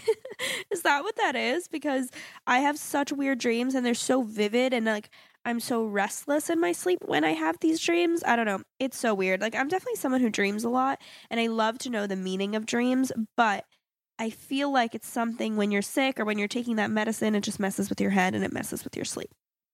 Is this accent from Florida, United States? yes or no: yes; Florida, United States; And it's because I'm originally from South Florida.